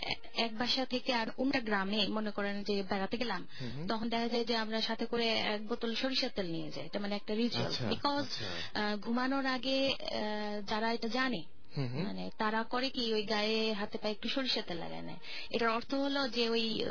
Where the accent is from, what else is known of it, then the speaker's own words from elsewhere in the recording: Dinajpur, Rangpur Division, Bangladesh; আমার দেশের বাড়ি পিনাজপুরে, এবং আমার অ্যাকচুয়ালি আমরা এখন ওখানে থাকি, বাট বেসিক্যালি আমার বাবা গাইবান্ধা ডিস্ট্রিক্ট থেকে।